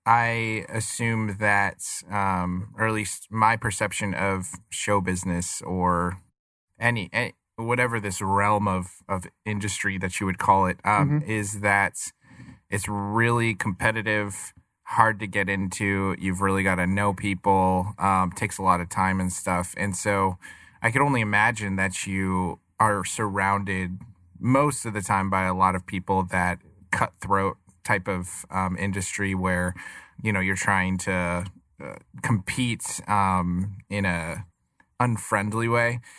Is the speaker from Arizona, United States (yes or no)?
yes; Arizona, United States; So let me tell you, growing up in Arizona, that is actually hilarious that you were involved with that, because as kids growing up here, we would vacation in San Diego or go to Disneyland or whatever.